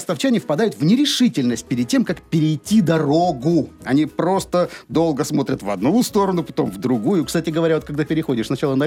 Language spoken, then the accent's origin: Russian; Rostov-on-Don, Rostov Oblast, Russia; Ну и как истинный ростовчанин, иду там, где мне нужно.